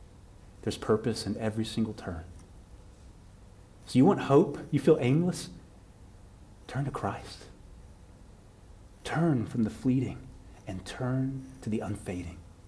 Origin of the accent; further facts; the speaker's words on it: Texas, United States; if you grew up anywhere where I grew up in West Texas, you will hit a hole, and you will fall on a sticker patch.